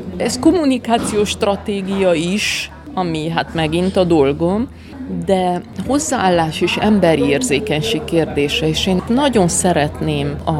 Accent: Cluj-Napoca, Cluj County, Romania; Én azért egy kolozsváriként egyrészt egy sokkal vegyesebb közegből, és egy sokkal kevésbé egyértelmű nemzetiségi, de hitvilág háttérből is jövök.

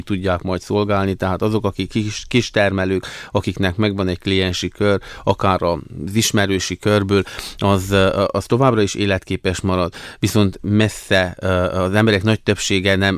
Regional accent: Transylvania, Romania; Erdélyi magyarként, az RMDS által támogatott alelnökként

